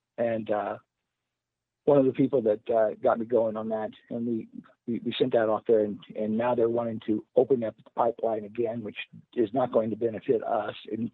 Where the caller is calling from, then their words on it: Tacoma, Washington, United States; I'm calling from Tacoma, Washington.